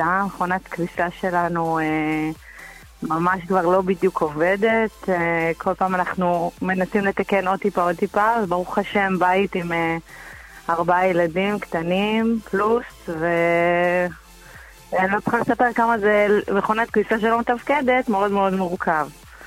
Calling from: North, Israel

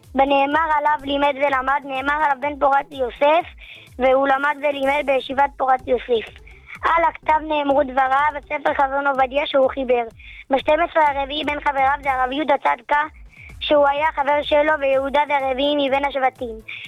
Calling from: Jerusalem, Jerusalem District, Israel

